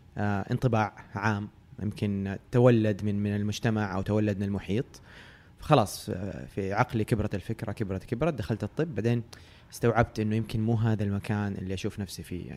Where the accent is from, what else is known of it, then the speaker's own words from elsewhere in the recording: Jeddah, Makkah Province, Saudi Arabia; now in Riyadh, Saudi Arabia; أنا من أهل جدة، يعني تولدت وتربيت في جدة، لكن الفرص في الرياض، فجات فترة نقلت الرياض، كانت جاتني فرصة جيدة وعشت فيها فترة، بعدين رجعت جدة برضو لفرصة وأسباب عائلية وخاصة، والحين راجع الرياض.